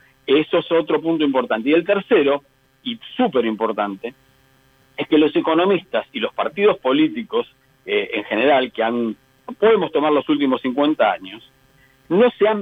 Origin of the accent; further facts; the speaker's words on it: Argentina; nosotros somos argentinos, hemos vivido corridas